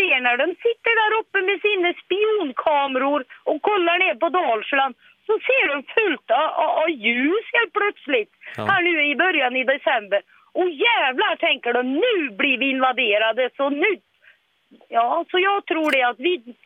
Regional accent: Norway; Swedish is a second language; now in Sweden; För jag är ju också norsk.

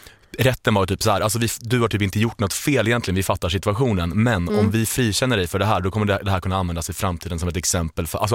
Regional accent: Linköping, Östergötland, Sweden; Nära min hemstad Linköping.

